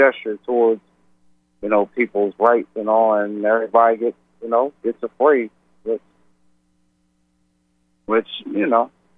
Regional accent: Chester, Pennsylvania, United States; I'm from Chester, Pennsylvania. Born and raised here the majority of my life.

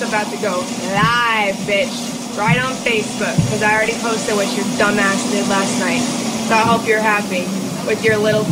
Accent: Indiana, United States; also born or lived in Kentucky; I'm from Indiana in Kentucky, and up there, this shit doesn't happen.

